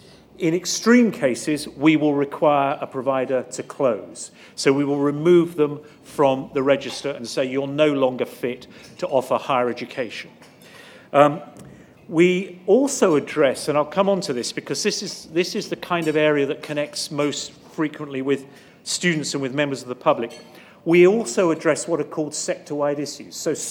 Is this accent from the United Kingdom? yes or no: yes; England, United Kingdom; now in Australia; back in England, my home country